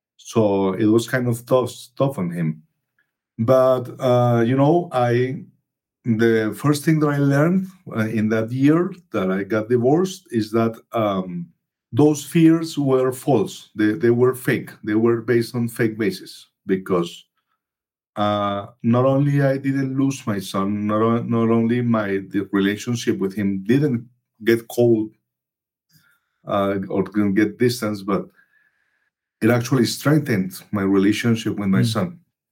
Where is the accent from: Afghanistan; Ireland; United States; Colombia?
Colombia; English is a second language; Okay. Well, I'm from Colombia. I'm 43 years old.